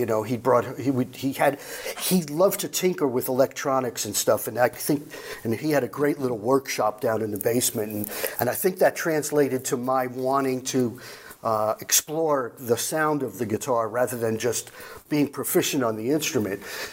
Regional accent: New York, United States; yeah, I grew up in New York and all my friends surfed.

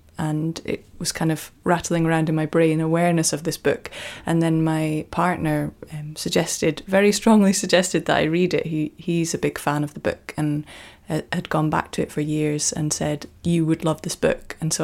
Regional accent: Alford, Scotland, United Kingdom; So I grew up in Afford in Aberdeenshire, and my family, we always went on adventurous excursions around the place, like going up hills and camping.

